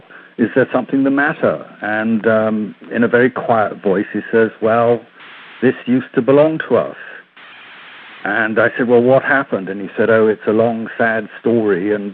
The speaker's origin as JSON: {"language": "English", "region": "London", "country": "United Kingdom", "tie": "born there", "said": "We were in England at the time. I was born in London"}